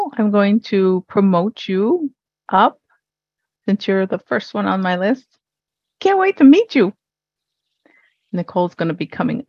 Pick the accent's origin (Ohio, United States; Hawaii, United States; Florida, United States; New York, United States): Hawaii, United States; now in North Carolina, United States; I was born and raised in Hawaii. I now live in North Carolina.